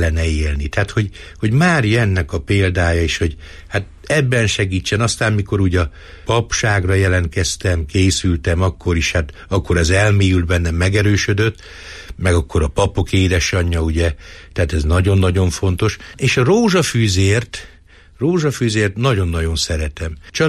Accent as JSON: {"language": "Hungarian", "town": "Nyékládháza", "region": "Borsod-Abaúj-Zemplén", "country": "Hungary", "said": "úgy a nyéklátházi származású vagyok"}